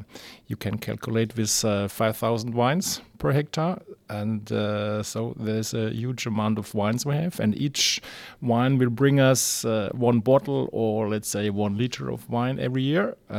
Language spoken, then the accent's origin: English; Baden-Württemberg, Germany; English is a second language; So I come from the Kaiserstuhl, which is more Pinot country, not quite Riesling country, because it's a little bit warmer than the Pfalz